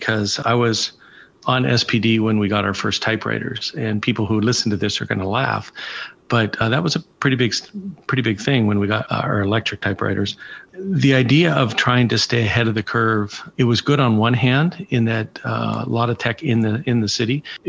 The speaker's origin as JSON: {"language": "English", "town": "Seattle", "region": "Washington", "country": "United States", "tie": "born or raised there", "said": "So born and raised in the Seattle area."}